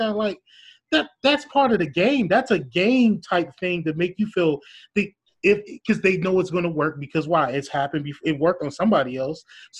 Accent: Milwaukee, Wisconsin, United States; I grew up in Milwaukee where you need to know how to talk about people.

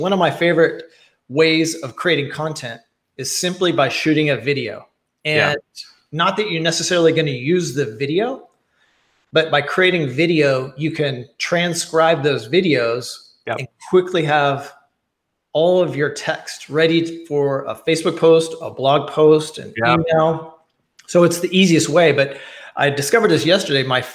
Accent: Kansas, United States; I grew up in Kansas, and some of my family, they don't move their mouth

